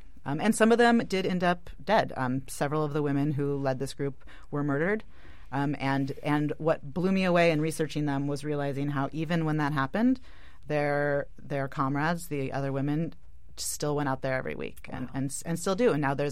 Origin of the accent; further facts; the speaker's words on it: United States; because I'm an American. I have a very limited perspective.